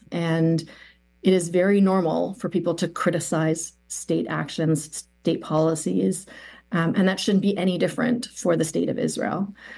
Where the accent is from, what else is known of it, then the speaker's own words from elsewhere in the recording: Toronto, Ontario, Canada; So I live in Toronto, and I grew up in Toronto's Jewish community.